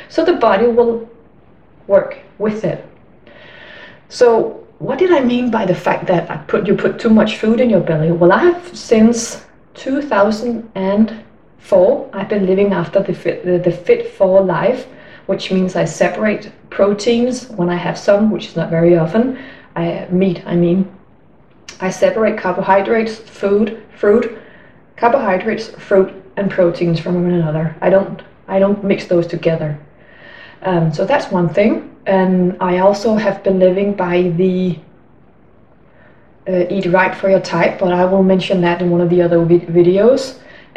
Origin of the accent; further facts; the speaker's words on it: Denmark; I'm from Denmark.